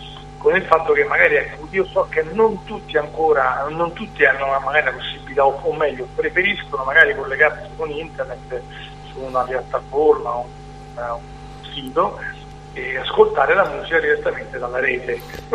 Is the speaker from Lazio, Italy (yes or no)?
yes; Rome, Lazio, Italy; noi siamo di Roma, vicino a Roma c'è a Formello